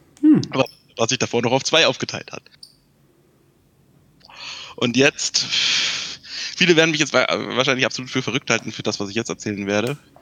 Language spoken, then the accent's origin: German; Thuringia, Germany; ich komme aus Thüringen, also aus dem Osten, mein Vater ist also noch DDR